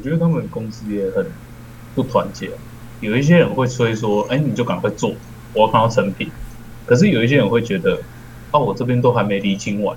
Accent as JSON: {"language": "Chinese", "region": "Taichung", "country": "Taiwan", "said": "因为我刚刚想说我是台中的啊，讲出来了。"}